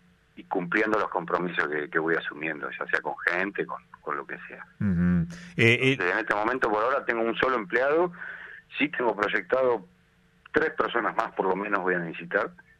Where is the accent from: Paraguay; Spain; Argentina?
Argentina; Buenos Aires; moved away; yo vengo de Buenos Aires